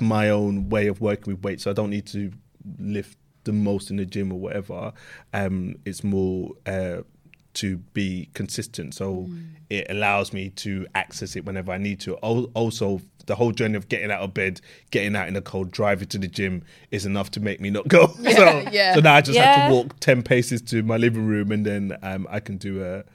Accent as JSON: {"language": "English", "region": "London", "country": "United Kingdom", "tie": "born or raised there", "said": "I'm East London in my heart. I grew up in East, then moved out a little bit."}